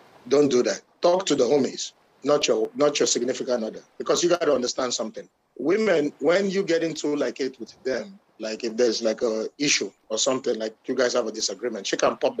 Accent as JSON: {"language": "English", "town": "Burlington", "region": "Ontario", "country": "Canada", "tie": "born or raised there", "said": "Maybe because I grew up in Burlington, so there were a lot of them there."}